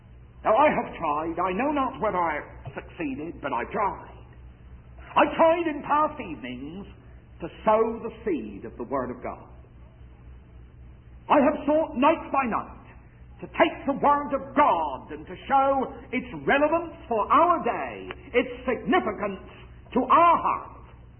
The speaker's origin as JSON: {"language": "English", "region": "England", "country": "United Kingdom", "said": "But I'm not a Jew. But because I'm an Englishman, I would not say Christ and I would not say Messiah."}